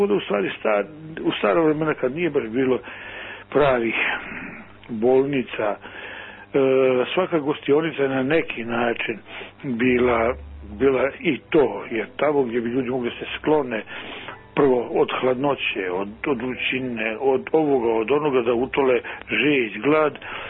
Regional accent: Montenegro; pogotovo to se zna za vrijeme ratova kod nas u Crnoj Gori, da su žene koje su išle za vojskom, nosile hranu, prebijele ranjenike

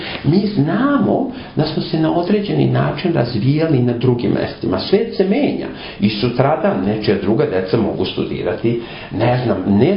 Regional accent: Australia; Ja dolazim iz Australije. Australija kao zemlja daje mojoj instituciji, znači novac

